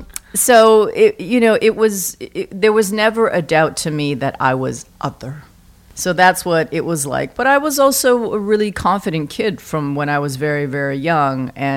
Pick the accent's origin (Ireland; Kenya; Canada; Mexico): Canada; Vancouver, British Columbia; now in New York, United States; I am born and raised in Vancouver.